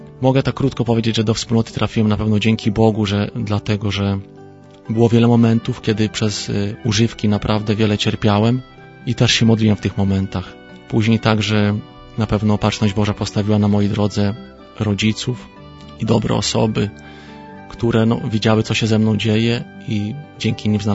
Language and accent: Polish; Sandomierz, Świętokrzyskie Voivodeship, Poland; pochodzę z Sandomierza